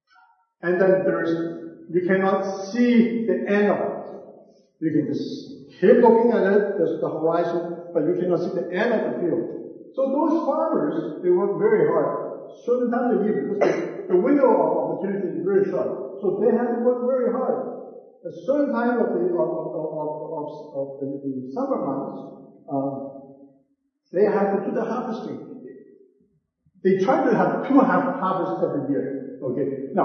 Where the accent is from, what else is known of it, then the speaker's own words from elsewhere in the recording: Manitoba, Canada; I'm from the Paris. I'm from Manitoba.